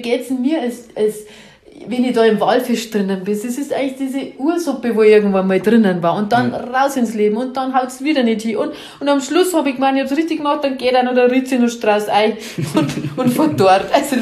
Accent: Asten, Austria; Ich bin da in Asten aufgewachsen

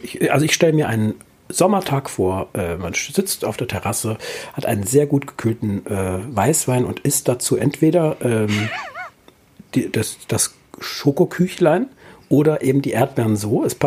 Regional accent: Mainz, Rhineland-Palatinate, Germany; Ich komme ja aus Mainz.

